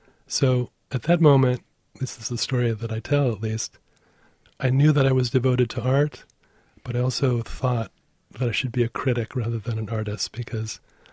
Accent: Pacific Northwest, United States; my primal scene happened in Seattle. I grew up in the Pacific Northwest.

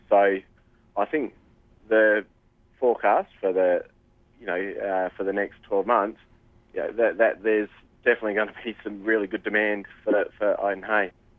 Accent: Australia; it is something that obviously us as Australian exporters, we need to keep a close eye on what that competitive environment's like

